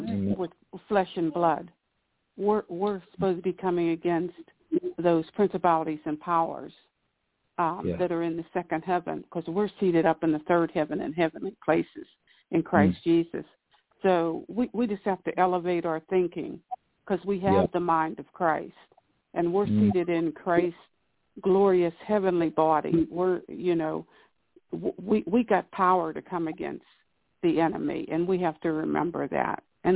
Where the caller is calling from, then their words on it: Pennsylvania, United States; calling from PA.